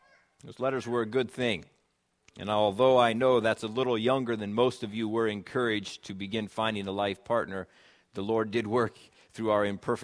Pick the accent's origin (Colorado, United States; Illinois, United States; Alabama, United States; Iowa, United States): Iowa, United States; She was from Minnesota, I was from Iowa